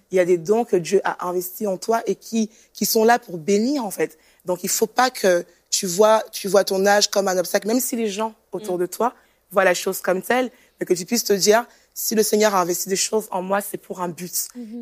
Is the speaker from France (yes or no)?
yes; Rennes, Brittany, France; je viens de France, précisément de Rennes.